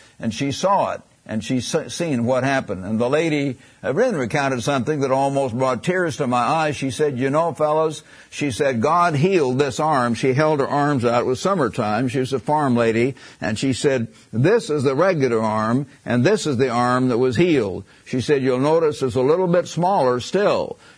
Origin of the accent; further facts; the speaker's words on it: Missouri, United States; by the way, I am from Missouri, the show me state